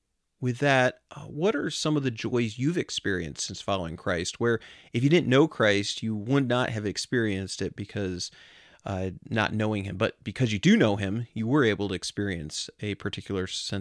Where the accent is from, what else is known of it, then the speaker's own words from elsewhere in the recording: Colorado, United States; But growing up in Colorado, there were not a lot of birds that we had.